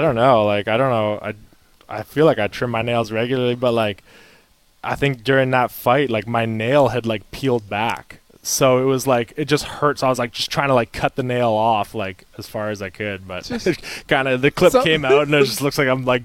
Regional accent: Whitby, Ontario, Canada; I got to take it back home to the city where I grew up in Whitby, Ontario.

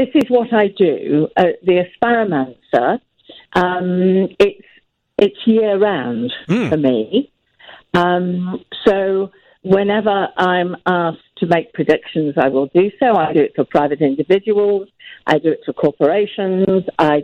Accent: West Midlands, United Kingdom; now in Bath, United Kingdom; Right, originally from Worcestershire, but I now live in Bath, which is in Somerset

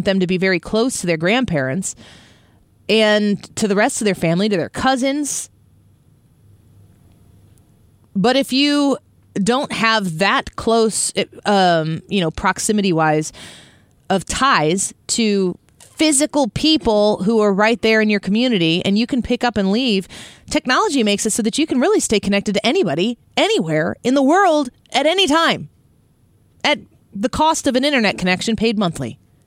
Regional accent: Illinois, United States; when I talk about staying in Illinois and I talk about fighting for Illinois, my home state, the reason is because my family is there.

